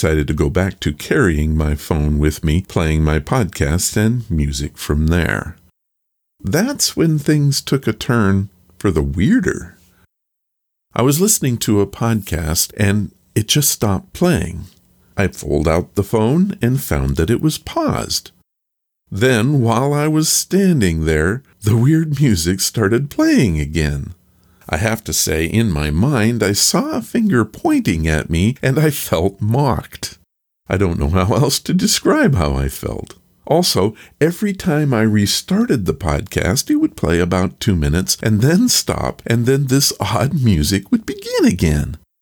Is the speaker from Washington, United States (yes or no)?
yes; Vancouver, Washington, United States; This next story comes from my hometown of Vancouver, Washington, but I didn't send it in.